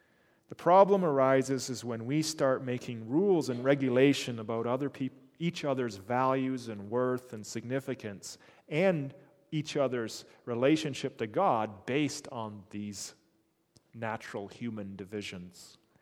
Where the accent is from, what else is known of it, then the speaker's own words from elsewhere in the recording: Canada; oh, this is my wife and we're from Canada